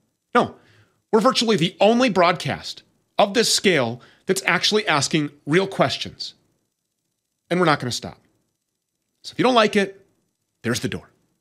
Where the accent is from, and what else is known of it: Minnesota, United States